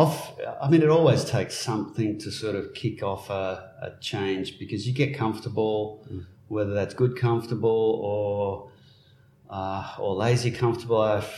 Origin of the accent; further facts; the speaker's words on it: Newcastle, New South Wales, Australia; Newcastle's my hometown, right? So I've got a long-term connection. But I was away for 20 years. Came home 4 years ago